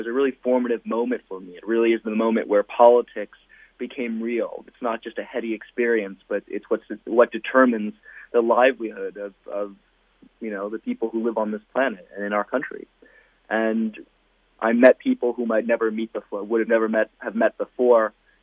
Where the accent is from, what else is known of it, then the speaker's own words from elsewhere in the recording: New York City, New York, United States; I grew up in New York City, and I was politically minded, not necessarily politically active.